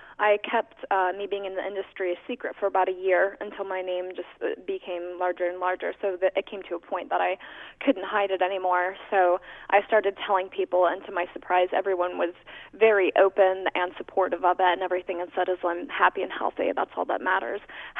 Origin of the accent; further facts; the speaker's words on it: Woodburn, Indiana, United States; I grew up outside of Fort Wayne, Indiana, in a town called Woodburn. It's actually the smallest city in Indiana, and not even a stoplight or anything.